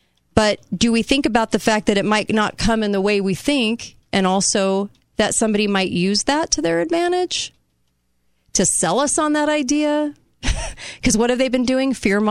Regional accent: California, United States; I was raised in California and all my friends were different faiths.

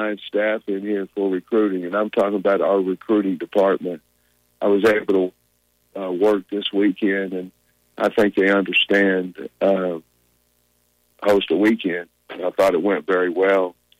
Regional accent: Grove, Oklahoma, United States; You know, we're both from Oklahoma. I know he's from Ada, and I'm from Grove.

